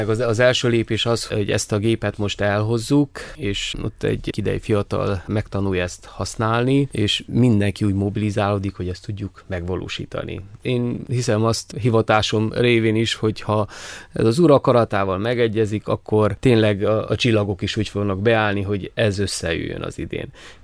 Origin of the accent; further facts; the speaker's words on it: Cluj-Napoca, Cluj County, Romania; Én Kolozsváron születtem, Monostoron nőttem fel